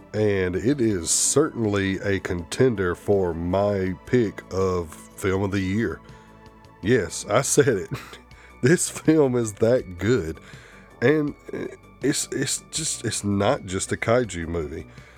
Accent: United States; accent: southern drawl; with this southern drawl and my little hick accent, pronouncing some of these Japanese names, oh man, I'm butchering them

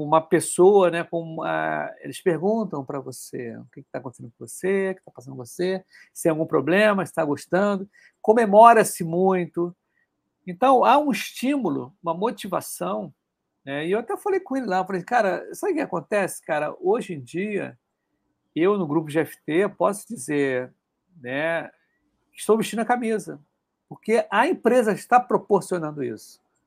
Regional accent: Rio de Janeiro, Brazil; ele se apresentou à galera do Rio de Janeiro, que eu sou do Rio, né?

